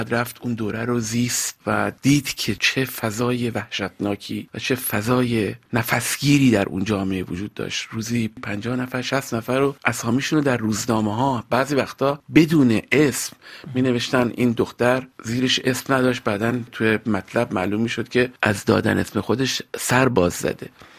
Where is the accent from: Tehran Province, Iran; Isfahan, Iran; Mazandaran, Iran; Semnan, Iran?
Tehran Province, Iran; Tehran; moved away as an adult; also born or lived in United States; من در تهران به دنیا آمدم، در یک خانواده نسبتاً مرفه بزرگ شدم. در تهران تحصیلاتم کردم، از همون سالهای نخست دانشگاه تحصیلات دانشگاهیم رو در امریکا آغاز کردم.